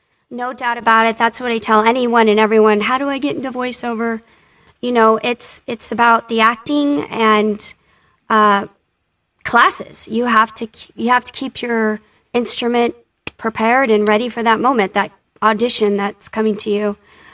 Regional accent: Anaheim, California, United States; I'm originally from Anaheim, which isn't very far from L.A. Mm-hmm. I grew up there near Disneyland.

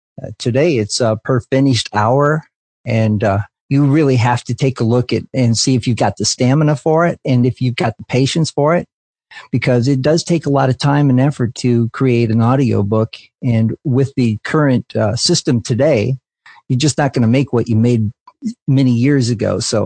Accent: Los Angeles, California, United States; now in Nashville, United States; Well, I grew up in Los Angeles. Okay. I grew up in Los Angeles and studied acting at the Pasadena Playhouse.

